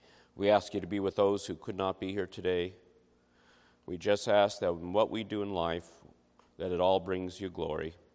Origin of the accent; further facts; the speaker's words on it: Toronto, Ontario, Canada; moved away as an adult; also born or lived in California; I was living in California. I grew up in Toronto, but I moved to California to attend university.